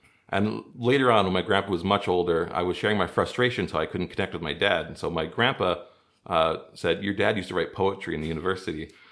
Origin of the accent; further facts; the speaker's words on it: Prince George, British Columbia, Canada; I'm from Prince George, so we don't get fresh oysters.